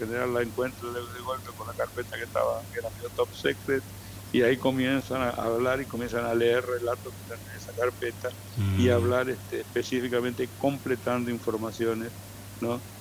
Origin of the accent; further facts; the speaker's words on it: Argentina; el respeto que me tienen a mí como argentino afuera